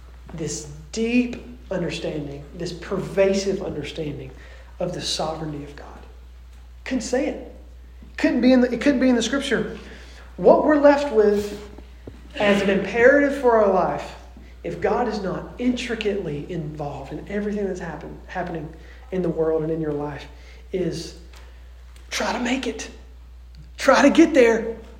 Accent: the South, United States; accent: Southern drawl; I grew up in the Bible Belt in the South. If you can't hear the Southern drawl accent coming out. Grew up there.

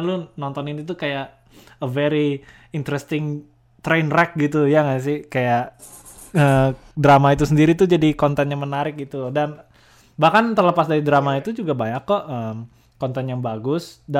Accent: Bekasi, West Java, Indonesia; born there; gue lahir di Bekasi. Lahir di rumah sakit Hermina kalau gue nggak salah.

